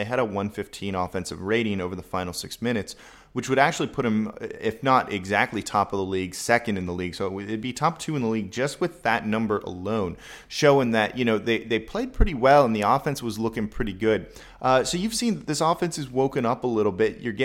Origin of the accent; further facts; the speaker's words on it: Los Angeles, California, United States; I'm originally from Los Angeles.